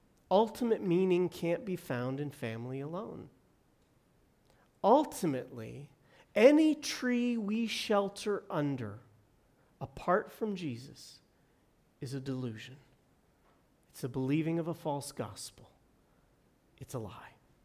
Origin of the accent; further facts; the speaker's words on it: San Diego, California, United States; I grew up in San Diego. Colorado provided that for us.